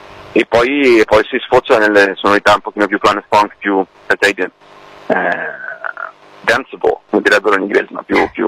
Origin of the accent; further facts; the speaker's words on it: Bergamo, Lombardy, Italy; noi siamo di Bergamo, l'etichetta è di Milano, non è molto distante